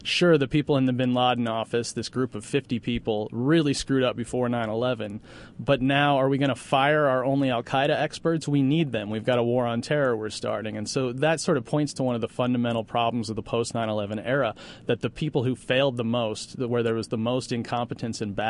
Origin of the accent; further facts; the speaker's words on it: Chicago, Illinois, United States; I'm originally from Chicago.